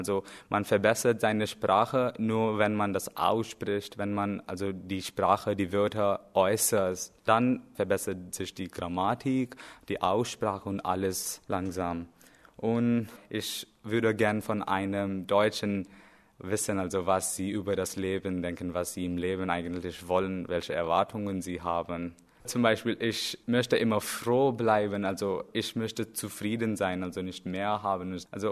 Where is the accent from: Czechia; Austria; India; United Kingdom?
India; New Delhi, Delhi; first language Hindi; German is a second language; Ich komme aus Neu-Delhi, Indien. Ich bin im Jahr 1999 geboren.